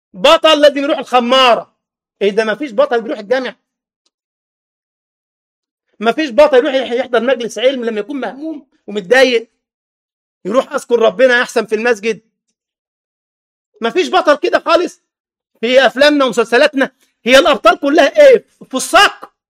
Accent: Egypt; كان زمان عندنا في مصر اغنيه كده بيقول لك

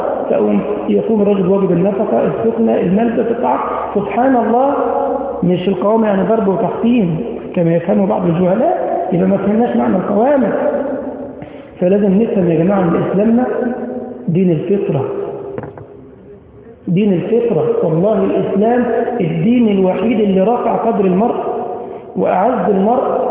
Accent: Egypt; ما عندنا في مصر ميدان اسمه ميدان التحرير وميدان اسمه ميدان رمسيس.

